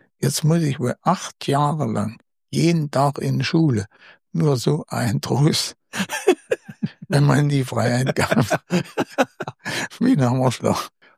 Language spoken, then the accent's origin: German; Germerode, Hesse, Germany; Das heißt, ich bin in Germerode aufgewachsen. In Germerode gab es 22 Pferdegespanne und über 80 Kuhgespanne.